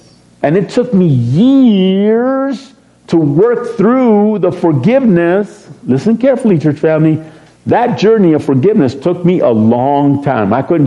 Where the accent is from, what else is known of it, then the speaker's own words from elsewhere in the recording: Texas, United States; I'm a Texan and I won't say what came to my mind.